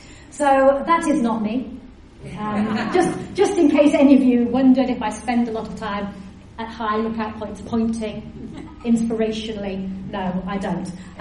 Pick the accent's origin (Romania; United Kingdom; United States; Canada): United Kingdom; North East England; now in Palmerston North, New Zealand; Because you might have gathered from my accent that I am not from round these parts originally. I know, it's well masked. 20 years of being in New Zealand and I still sound like I've just flown in from the northeast of England.